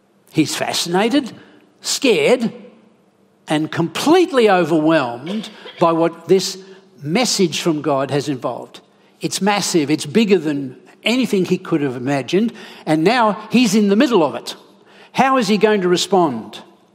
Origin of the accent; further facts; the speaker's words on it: Egypt; I grew up in Egypt where there are heaps of them.